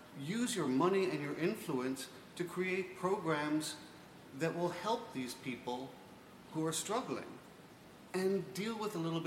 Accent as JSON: {"language": "English", "region": "New York", "country": "United States", "said": "there's a goddamn pervert. Because I'm from New York."}